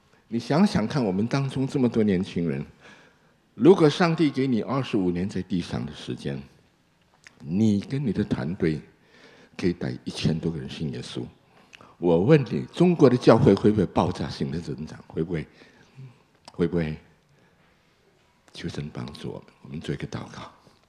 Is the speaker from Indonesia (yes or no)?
yes; Indonesia; also born or lived in China; 我是中国出生，印尼长大，当时在加拿大很多同学都是讲广东话的，都是香港来的，我语言又不行